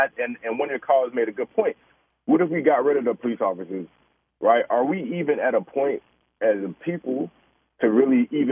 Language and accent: English; Hampton, Virginia, United States; now in Baltimore, United States; I'm from Hampton, Virginia, so I have just a different perspective. I'm not from Baltimore, but I've lived here since 2011.